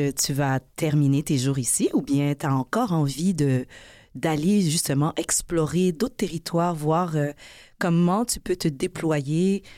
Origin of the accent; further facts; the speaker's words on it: Quebec, Canada; also born or lived in Haiti; moi, je ne suis pas née au Québec, hein, je le dis dans mon introduction. Je suis née en Haïti et je suis arrivée ici bébé avec mes parents. Donc, peut-être, contrairement à toi, je me sens très québécoise